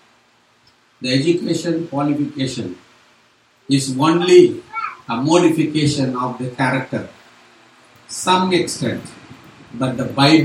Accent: India; So, I come from India. I don't live here. I don't want you to get the notion that I live in America.

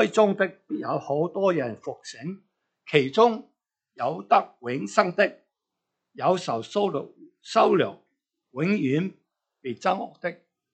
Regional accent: China; 其实呢个思想咧对我哋中国人咧好平常嘅

